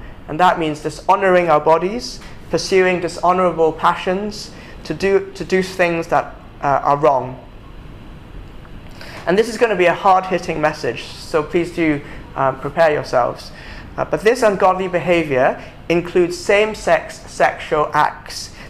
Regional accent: Hong Kong; So I come from Hong Kong, and I know others of us here do as well

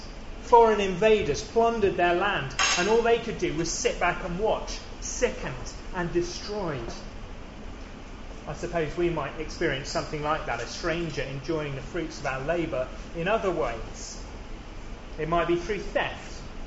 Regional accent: Penzance, South West England, United Kingdom; given that I come from Penzance and maybe should have stayed there.

